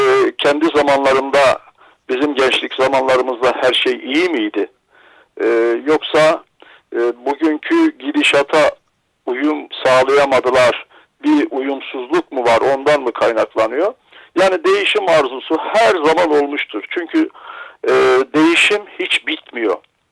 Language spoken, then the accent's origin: Turkish; Malatya, Turkey; Ben Malatyalıyım.